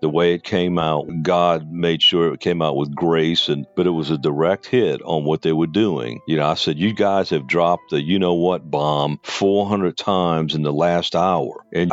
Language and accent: English; New Orleans, Louisiana, United States; I grew up in New Orleans. I'm Catholic.